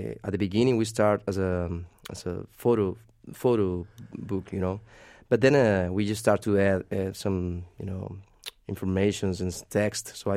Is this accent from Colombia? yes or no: yes; Medellin, Antioquia, Colombia; Yeah, there's a guy in my city, in my hometown, Medellin, called Román González.